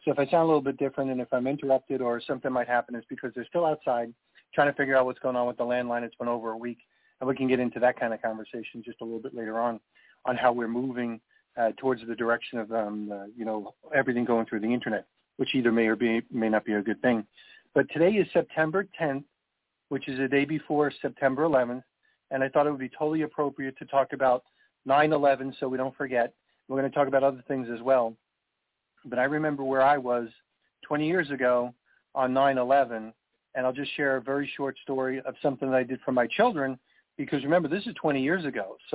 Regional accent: New York, United States; I grew up in New York, so this is a special topic for me. I didn't grow up in Manhattan. I grew up on Long Island.

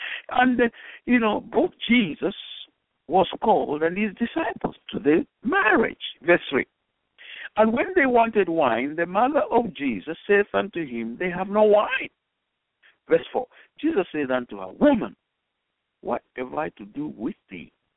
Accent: Nigeria; moved away as an adult; now in Zambia; When I came from Nigeria, I had nothing. All I had was the anointing of the Holy Ghost from the Bible college I attended in Nigeria, the ordination I received. When I came to Zambia, all I had was my King James version of the Bible.

